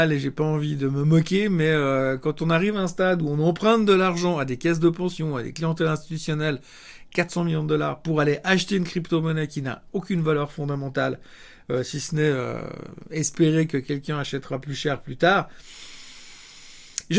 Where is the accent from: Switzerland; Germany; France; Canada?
Switzerland; en tant que bon Suisse, j'essaye d'aide aussi de traiter des actions suisses et pas que des actions américaines.